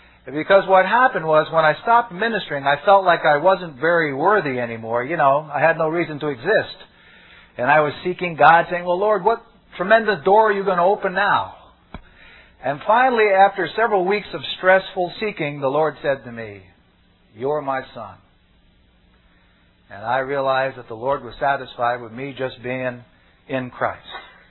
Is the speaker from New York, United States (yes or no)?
yes; New York, United States; I'm from Long Island up in New York, so you might have a little trouble understanding my accent.